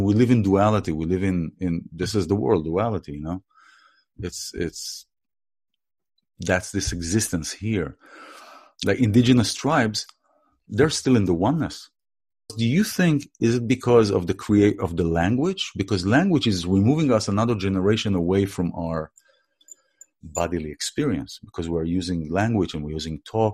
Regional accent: Israel; I come from Israel.

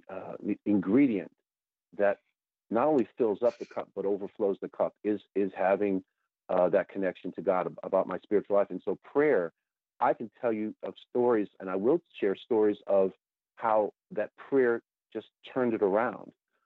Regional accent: New York, United States; I'm pinching myself and looking up to heaven as I'm from the New York area.

